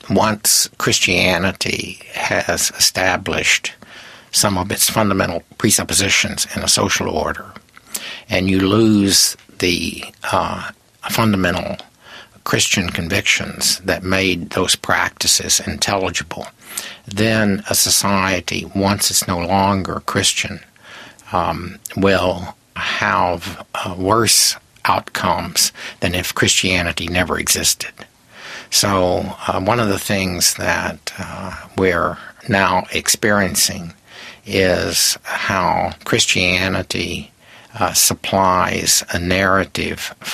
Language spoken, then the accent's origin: English; United States; Yes, I'm an American.